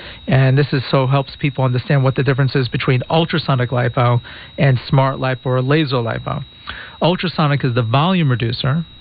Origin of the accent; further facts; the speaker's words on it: New York, United States; now in Michigan; I'm a New Yorker. I'm here. I like the state of Michigan.